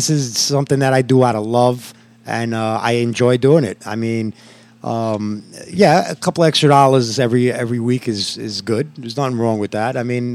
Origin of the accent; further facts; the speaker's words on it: New York City, New York, United States; okay, we're from New York.